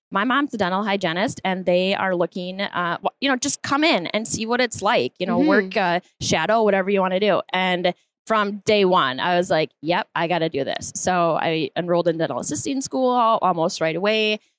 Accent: Rockford, Minnesota, United States; And I grew up in Rockford, Minnesota. So like I said, 1.5 miles down the road.

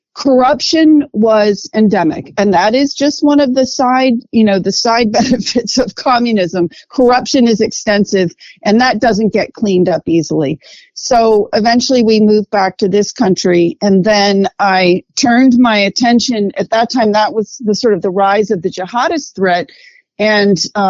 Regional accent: United States; growing up in the United States of the 60s and 70s

